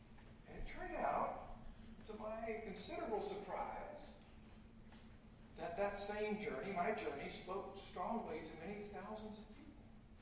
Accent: Florida, United States; Actually, I was born in Florida. It's a peninsula. But squarely on that island, out some miles off the mainland, I was reared in a small city in central Florida

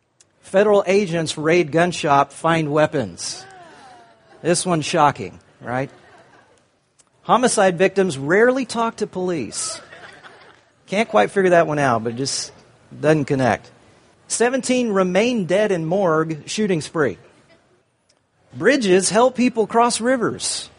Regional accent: Indianapolis, Indiana, United States; I'm from Indianapolis, Indiana.

